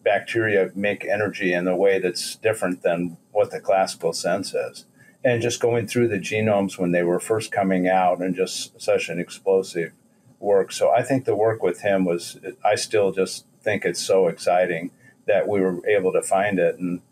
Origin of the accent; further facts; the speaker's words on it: Illinois, United States; moved away; I'm from North Central Illinois.